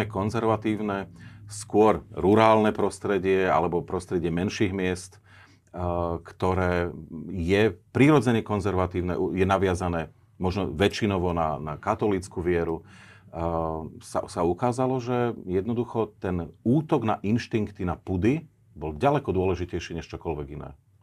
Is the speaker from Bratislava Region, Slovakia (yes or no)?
no; Banská Bystrica, Banská Bystrica Region, Slovakia; Ani ja som ako človek z Bystrice nevedel o tom, že existuje nejakých 6 Benešových dekrétov, ktoré sa tak silne dotkli maďarskej populácie.